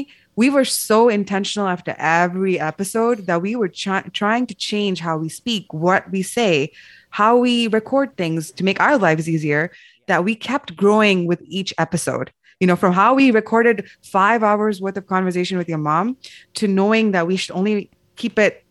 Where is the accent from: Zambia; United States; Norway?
Zambia; our enmeshed community, growing up in Zambia.